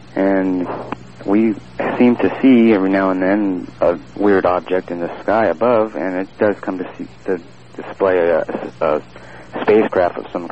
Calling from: Las Vegas, Nevada, United States; I'm calling from Las Vegas, Nevada.

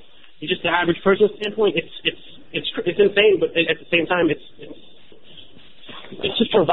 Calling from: Staten Island, New York, United States; I'm calling from Staten Island.

